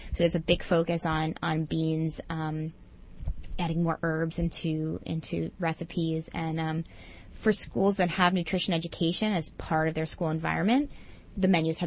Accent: Queens, New York, United States; born there; I was born in Queens, so I was very, very proud of 244

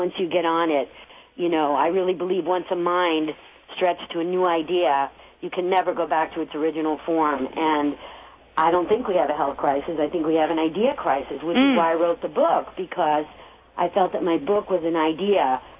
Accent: New York, United States; Oh, well, that's my hometown.

